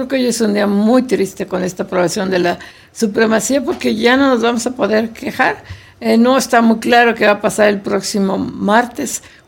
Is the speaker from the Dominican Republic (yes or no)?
no; Mexico; ¿No somos pueblo? ¿No somos mexicanos? ¿Qué somos?